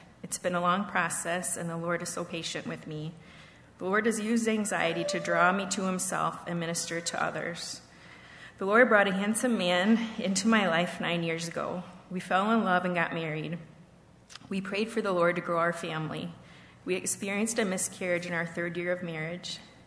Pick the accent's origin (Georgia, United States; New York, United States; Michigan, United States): Michigan, United States; Paw Paw; I'm supposed to speak slow because I get really fast when I'm nervous. So I grew up in Paw, Michigan, in a loving home with my mom, dad, and sister.